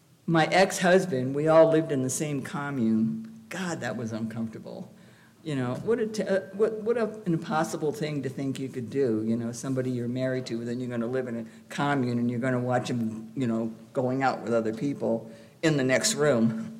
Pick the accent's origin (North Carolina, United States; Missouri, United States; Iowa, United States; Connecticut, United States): Connecticut, United States; moved away; also born or lived in Austin, United States; I grew up in Connecticut. It's a Norman Rockwell state. Everything is very conservative there, so I had to leave. And I went to Texas, Austin, Texas